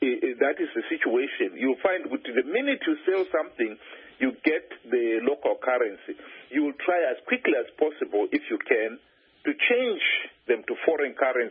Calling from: United Kingdom

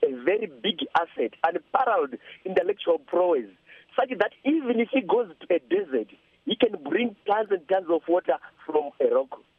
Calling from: Harare, Zimbabwe; I'm calling from Harare.

